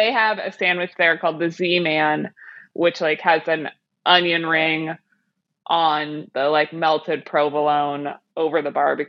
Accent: Kansas City, Missouri, United States; And even that, so I'm from Kansas City, Missouri. And as I've gotten older, I've accepted both Kansas and Missouri and both Kansas cities.

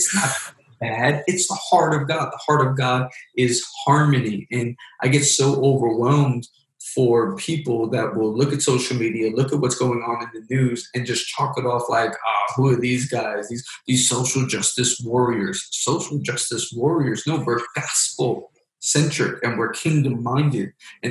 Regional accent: Queens, New York, United States; I grew up in Queens, New York. Queens, New York was noted by National Geographic as the most diverse place on the planet.

